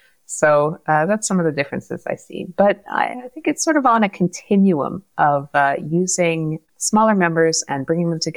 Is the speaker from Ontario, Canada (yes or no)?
yes; Sioux Lookout, Ontario, Canada; Wolf Clan, and my home community is Laxal First Nation, or Obishkekeng. So I grew up near Sioux Lookout in northern Ontario there, northwestern Ontario. I also have family on my dad's side in Alderville First Nation, and on my mom's side, from Winnipeg and Toronto.